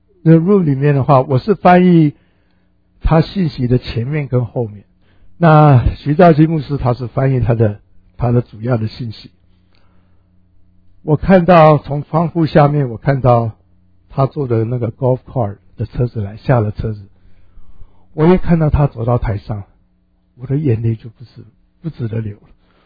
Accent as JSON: {"language": "Chinese", "country": "China", "said": "他是美国人，我是中国人"}